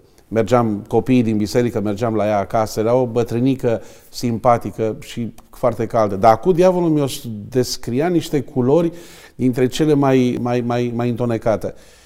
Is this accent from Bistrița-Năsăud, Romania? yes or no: no; Pitești, Argeș, Romania; Odată că eram din Pitești